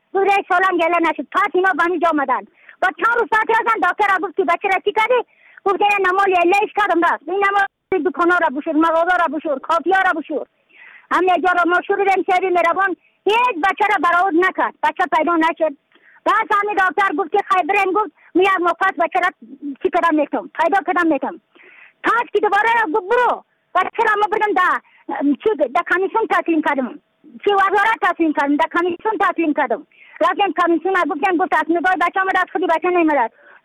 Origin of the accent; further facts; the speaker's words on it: Afghanistan; از بدخشان هستم، مرکز بدخشان